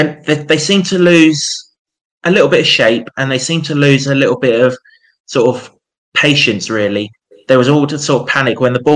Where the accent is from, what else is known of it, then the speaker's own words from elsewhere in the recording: England, United Kingdom; as an Englishman